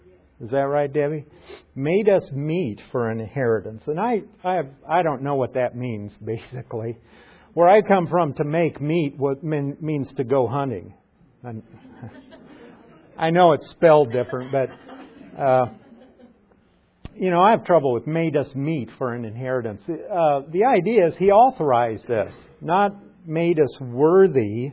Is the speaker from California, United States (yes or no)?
no; Nebraska, United States; I'm from Nebraska, so I use Warren Buffett as an example. Everybody in Nebraska knows who he is